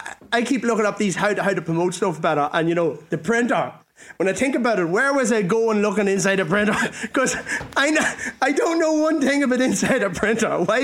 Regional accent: Ireland; It's a thing about being Irish and being from the country.

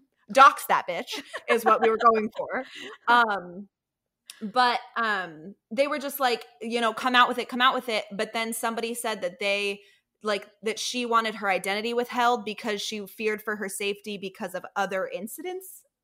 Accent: Colorado, United States; Yeah, I'm from Colorado. That's fine.

